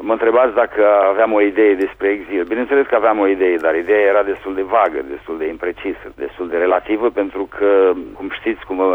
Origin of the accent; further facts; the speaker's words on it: Romania; noi ca români ne simțeam legați de Franța, țara care a acompaniat România în istoria modernă.